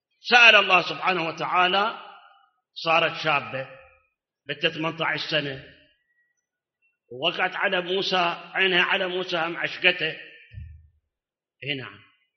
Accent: Iraq; اكو مثل عندنا بالعراق

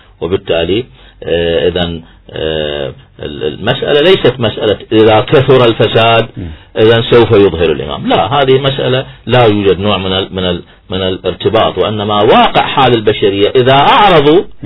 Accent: Iraq; هاي اليوم احنا كعراقيين على الساحة

